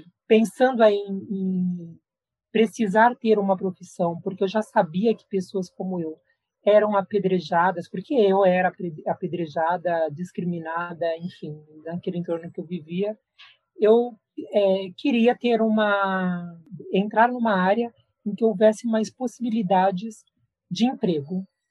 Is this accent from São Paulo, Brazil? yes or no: yes; São Paulo, Brazil; born there; eu nasci em São Paulo, né, aí na cidade de São Paulo, a capital, e eu sempre estudei em escola pública. A minha família é uma família muito pobre